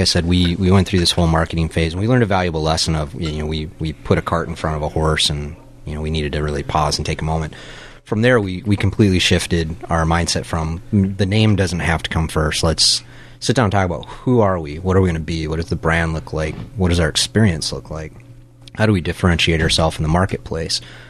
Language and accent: English; Rochester, Minnesota, United States; now in Minneapolis, United States; We're all from Rochester. Well, the three of us are from Rochester.